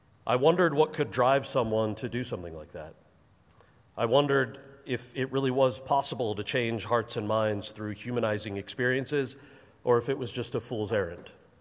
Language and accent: English; New Jersey, United States; I grew up in New Jersey. All right. As the American-born son of Indian immigrants.